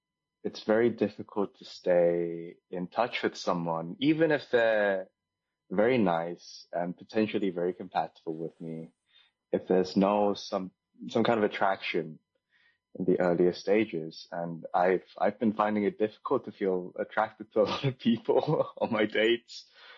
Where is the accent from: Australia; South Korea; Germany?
South Korea; English is a second language; moved away as an adult; now in Los Angeles, United States; I'm from Korea, obviously. I moved a bit more than a year ago to Los Angeles because I got a job out here.